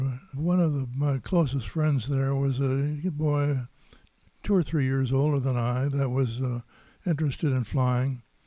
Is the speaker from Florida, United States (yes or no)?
no; Duluth, Minnesota, United States; now in California, United States; Well, Duluth was a great place to grow up.